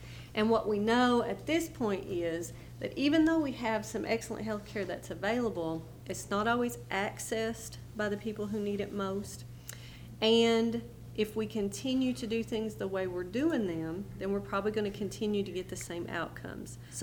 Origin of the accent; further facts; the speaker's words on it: Blackey, Kentucky, United States; I'm from Blackie. I live in Hazard now